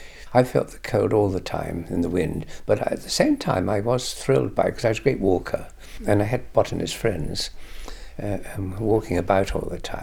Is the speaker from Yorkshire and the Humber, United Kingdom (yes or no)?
no; East of England, United Kingdom; born there; I was born in West Suffolk, near Lavenham, which is a different world altogether.